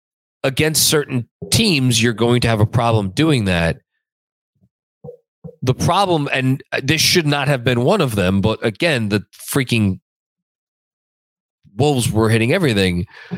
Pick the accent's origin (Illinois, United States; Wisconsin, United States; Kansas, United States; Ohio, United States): Wisconsin, United States; born there; now in Queens, United States; I was born in Wisconsin and now a Queens gal.